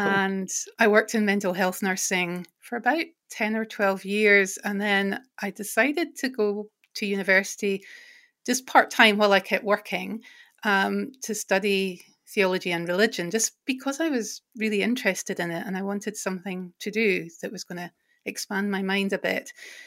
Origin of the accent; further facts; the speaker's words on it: Edinburgh, Scotland, United Kingdom; moved away as an adult; now in Auckland, New Zealand; I am originally from Scotland, Edinburgh in Scotland, and I moved over to Aotearoa, New Zealand in 2011